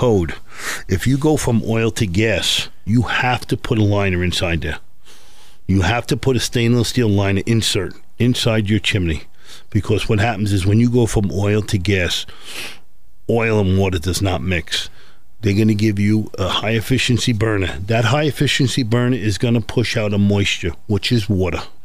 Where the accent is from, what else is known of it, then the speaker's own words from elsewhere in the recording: New York, United States; moved away; Well, I'm originally here from New York. I've been out here for the last 9 years. And I'm sorry if I can't get rid of this accent, but it's here to stay.